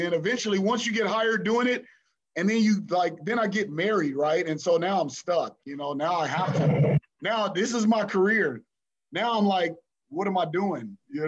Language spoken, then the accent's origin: English; Los Angeles, California, United States; I think I grew up in Los Angeles, So Magic Johnson was the era that I grew up in.